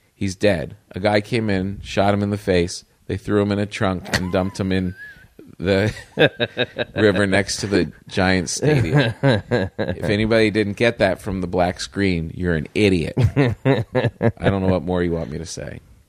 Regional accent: East Coast, United States; now in Vallejo, United States; it weird growing up on the East Coast and then being here in the West Coast

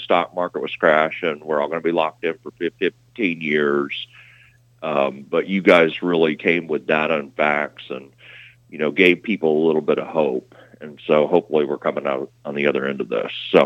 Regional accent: Knoxville, Tennessee, United States; walking up the hill, you know, things like that, that we take advantage of when I grew up in Knoxville.

